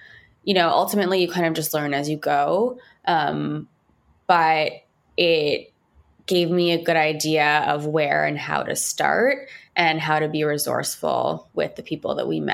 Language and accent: English; Montreal, Quebec, Canada; now in New York City, United States; I was born and raised in Montreal, which is actually separately a fantastic food city.